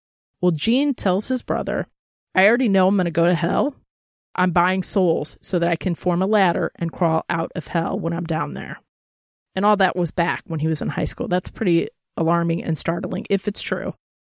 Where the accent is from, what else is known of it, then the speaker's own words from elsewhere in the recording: Missouri, United States; because I'm from Missouri. I talk funny.